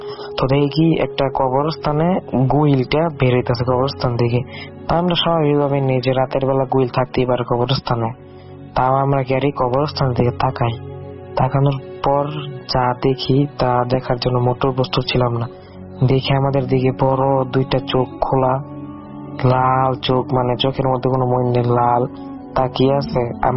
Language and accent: Bangla; Rupganj, Dhaka Division, Bangladesh; আর আমার বাড়ি হচ্ছে নারায়ণগঞ্জের রূপগঞ্জের পোলাব ইউনিয়নের পুবের গা অবস্থিত।